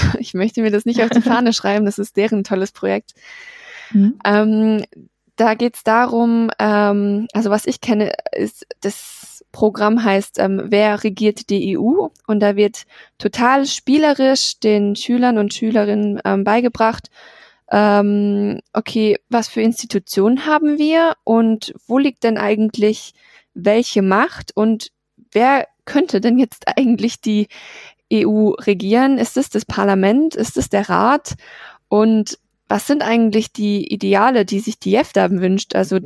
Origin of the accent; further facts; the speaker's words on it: Baden-Württemberg, Germany; Ich bin aus Baden-Württemberg und wir lieben unsere Planspiele.